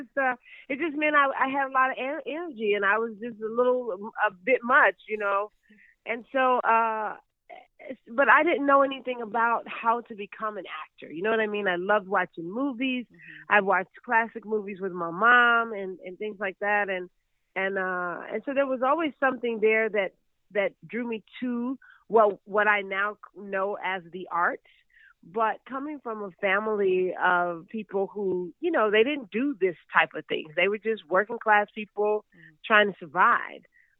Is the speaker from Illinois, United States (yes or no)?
yes; Chicago, Illinois, United States; It was like, I'm from Chicago. I should be on stage with the Goodman.